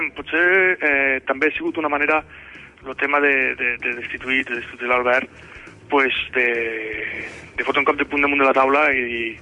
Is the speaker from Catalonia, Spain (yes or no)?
yes; Flix, Catalonia, Spain; nosaltres som de Flix, coneixem la gent de Flix.